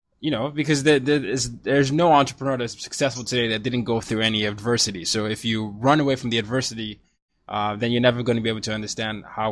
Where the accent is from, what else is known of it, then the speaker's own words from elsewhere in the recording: Nigeria; I'm Nigerian. I have to say soccer here, but I say football.